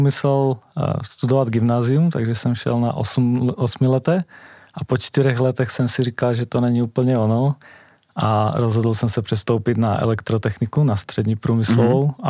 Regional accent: Slovakia; Czech is a second language; budu vědět, že jsem teda Slovák a ty chyby dělám jako...

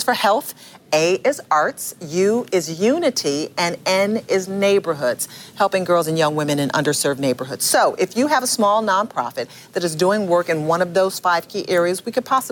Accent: Detroit, Michigan, United States; I'm a girl from Detroit, Michigan, who made it to Hollywood

